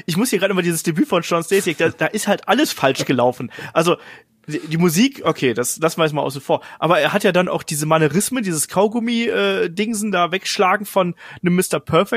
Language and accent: German; Cologne, North Rhine-Westphalia, Germany; Als Kölner, Karneval, Kamelle und so ist ja auch bald um die Ecke.